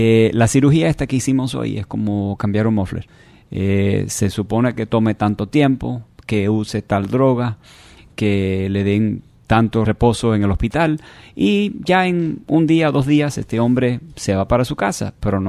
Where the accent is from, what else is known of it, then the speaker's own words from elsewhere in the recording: Miami, Florida, United States; born there; Yo nací aquí en Miami.